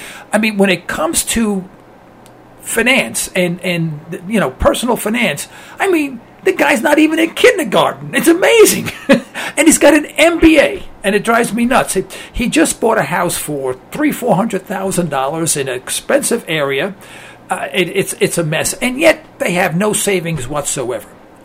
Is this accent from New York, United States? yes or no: yes; New York City, New York, United States; now I'm from New York City. I'm an East Harlem boy. I sang doo-wop back in the 1950s.